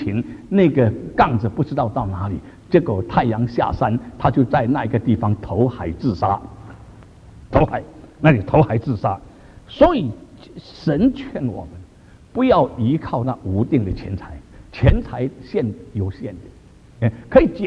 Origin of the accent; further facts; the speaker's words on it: Singapore; 有时我小的时候在新加坡